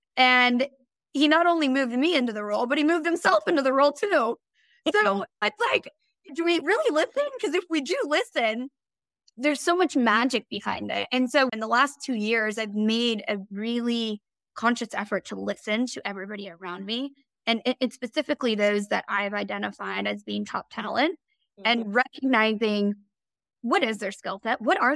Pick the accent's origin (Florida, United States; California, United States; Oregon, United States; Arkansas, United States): Oregon, United States; Portland; born there; I'm the first generation American, Colombian American, actually. My parents moved here and I was born in Portland, Oregon.